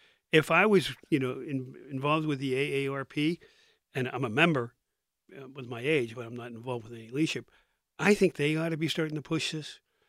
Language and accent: English; Philadelphia, Pennsylvania, United States; born there; now in Pittsburgh, United States; We moved to Pittsburgh in 55, but I lived in other parts of the state before that. I was born in Philadelphia.